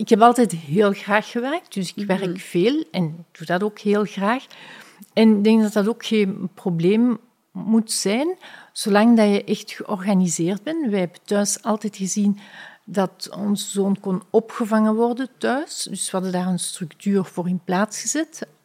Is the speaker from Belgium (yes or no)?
yes; Leuven, Flemish Brabant, Belgium; now in Brussels, Belgium; Ik ben van Leuven afkomstig, een heel mooie universiteitsstad in België, universiteit van 1425, een van de oudste universiteiten, wat heel mooi is. Ik ben daar opgegroeid, maar woon al meer dan 30 jaar